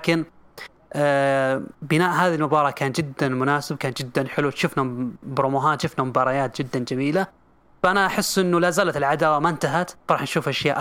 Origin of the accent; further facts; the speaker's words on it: Saudi Arabia; وهو ممكن يتوج عندنا في السعودية